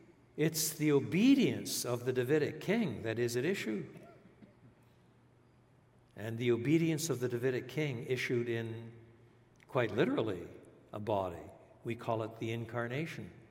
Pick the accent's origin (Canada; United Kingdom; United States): Canada; Quebec; born there; I was born in French Canada. So I was reared in both English and French.